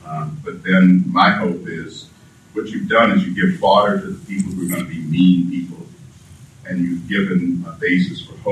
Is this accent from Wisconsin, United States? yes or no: no; Savannah, Georgia, United States; moved away; I don't know where you're from originally, but I'm not from North Georgia. I'm not from Atlanta. I'm from Savannah. I left here, and I was trying when I stopped in Washington, D.C. in 1979. I was trying to get home.